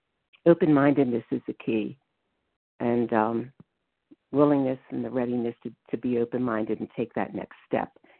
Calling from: Maryland, United States; from Maryland

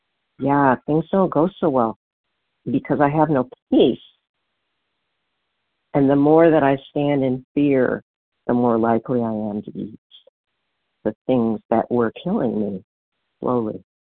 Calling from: Washington, United States; in Washington State.

